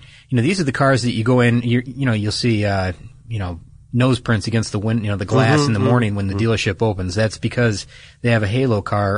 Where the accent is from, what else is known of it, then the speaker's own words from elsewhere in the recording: Detroit, Michigan, United States; And the reason that one stands out to me is because I'm from Detroit.